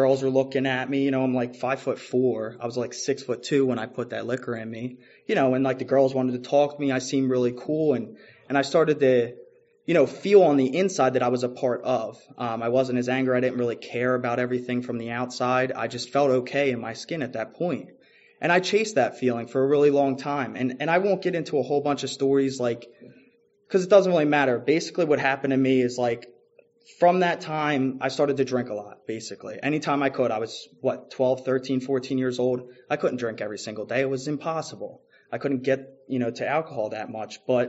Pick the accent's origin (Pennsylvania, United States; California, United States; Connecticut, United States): Pennsylvania, United States; Philadelphia; I grew up in Roxborough, Manayunk area. And, I was 8 years old. I'm living in my great-grandparents' house.